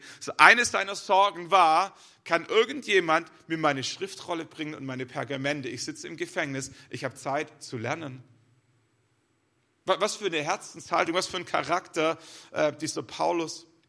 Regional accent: Germany; Ich bin ein Mann, ich bin Deutscher, ich bin Pastor, ich bin Vater von 3 Kindern und ich bin Christ.

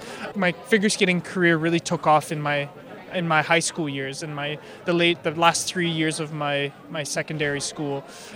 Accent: Canada; it was my duty as a true Canadian

